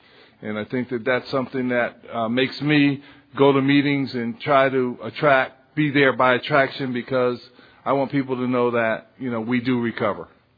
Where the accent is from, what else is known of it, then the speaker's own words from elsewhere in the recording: Dallas, Texas, United States; I'm from Dallas, and I'm an alcoholic.